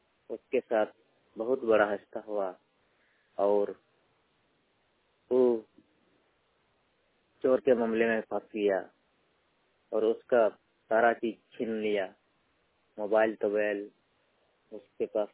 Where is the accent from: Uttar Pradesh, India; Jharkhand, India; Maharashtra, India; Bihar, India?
Jharkhand, India; हमारा झारखंड में